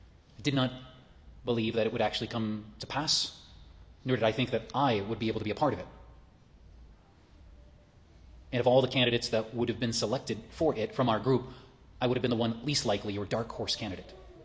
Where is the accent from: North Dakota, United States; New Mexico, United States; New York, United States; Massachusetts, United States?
New Mexico, United States; Albuquerque; when I grew up in Albuquerque going to the Protestant school